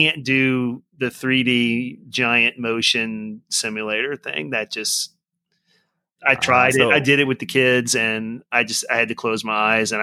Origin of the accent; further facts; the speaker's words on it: New Orleans, Louisiana, United States; I grew up in New Orleans. That's where I was born and raised.